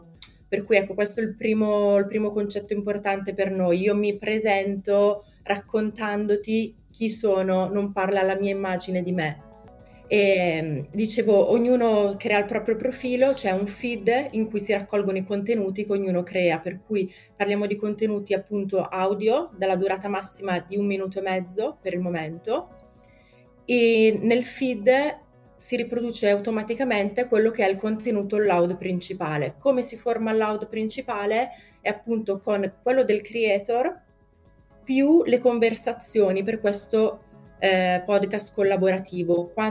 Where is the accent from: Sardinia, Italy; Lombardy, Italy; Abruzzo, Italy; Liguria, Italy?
Lombardy, Italy; Brescia; Io vengo da una famiglia di imprenditori, sono di Brescia